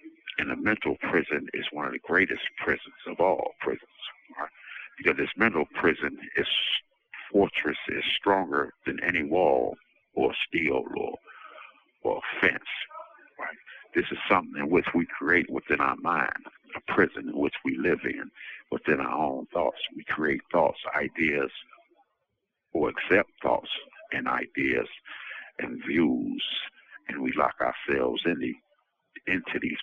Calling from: Michigan, United States; calling now from Kinross Correctional Facility here in Michigan. I'm transferred from Elgin

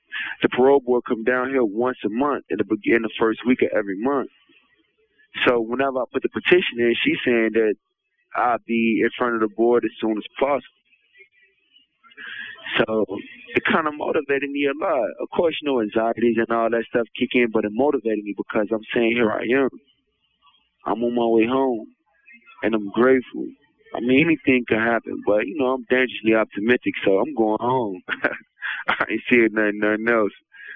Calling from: Indiana, United States; I'm calling from Indiana DOC, IYC.

